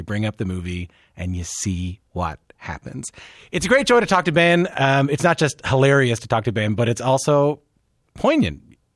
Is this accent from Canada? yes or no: yes; Canada; I'm Canadian